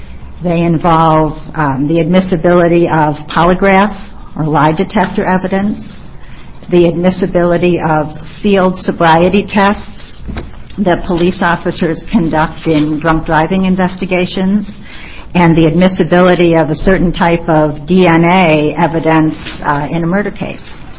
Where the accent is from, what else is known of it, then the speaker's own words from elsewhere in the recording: Portland, Oregon, United States; I'm a lawyer from Portland. I've been practicing for 30 years.